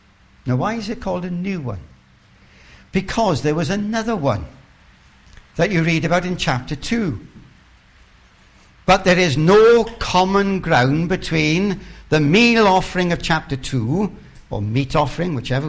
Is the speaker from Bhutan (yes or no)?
no; Wales, United Kingdom; I'm very happy to have banter about being Welsh and all the rest of it. We can't help that we're privileged, Wyn and I.